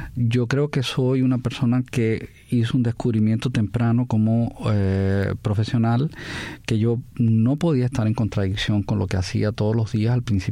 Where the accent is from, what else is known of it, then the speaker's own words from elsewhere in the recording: Cuba; moved away as an adult; also born or lived in Costa Rica / Colombia; now in United States; Yo nací en Cuba, viví hasta los 33 años en Cuba. En esa fecha me fui del país, me fui a Costa Rica, después me mudé a Colombia, después vine a Estados Unidos